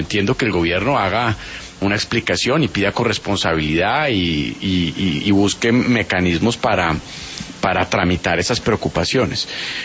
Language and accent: Spanish; Colombia